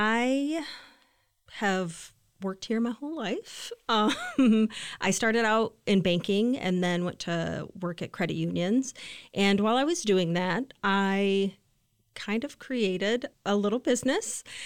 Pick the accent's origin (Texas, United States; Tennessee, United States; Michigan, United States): Michigan, United States; Lansing; I am a resident of Lansing. I actually live right on the border of DeWitt, so my kids go to DeWitt schools. I've lived in Lansing my entire life.